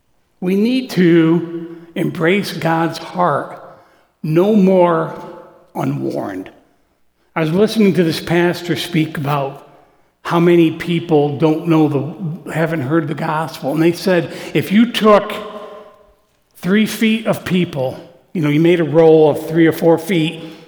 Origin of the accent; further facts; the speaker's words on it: Oswego, New York, United States; Yeah, I'm from Oswego, yada, yada, yada.